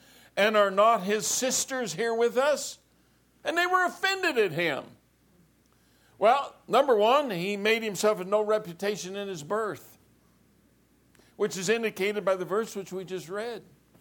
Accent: Pueblo, Colorado, United States; an old steel mill town. I grew up in Pueblo.

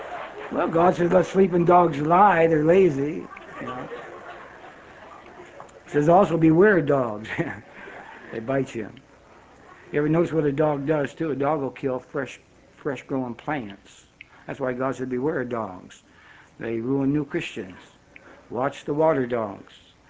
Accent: Pennsylvania, United States

